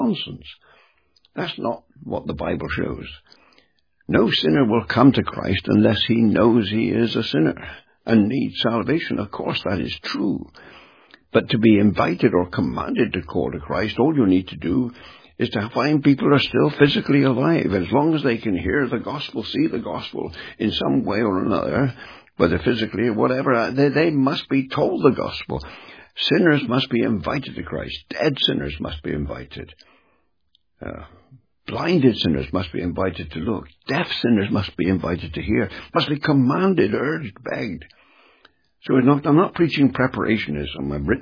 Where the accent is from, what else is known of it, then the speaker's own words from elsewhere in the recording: England, United Kingdom; The public school mentality, I speak as an Englishman.